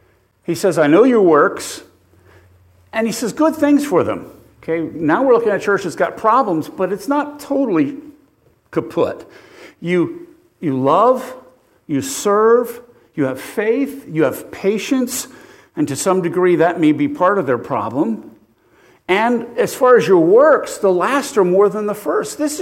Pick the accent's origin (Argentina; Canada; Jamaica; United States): United States; Pennsylvania; not because I'm from Bucks County or Philadelphia.